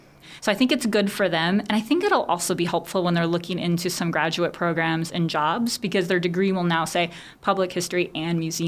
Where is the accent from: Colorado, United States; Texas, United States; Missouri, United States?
Texas, United States; moved away; I'm not from here, so I don't really know this history. I am from Texas, and even though I've been here for, this is my sixth year